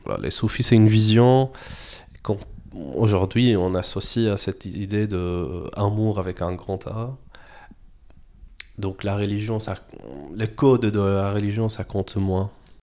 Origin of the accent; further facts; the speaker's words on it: Damascus, Damascus Governorate, Syria; born there; C'est comme ça, en tout cas, quand on le prononce à la française. Je suis né en Syrie, à Damas, dans un petit quartier historique de la ville. Un quartier connu d'être le quartier des soufis.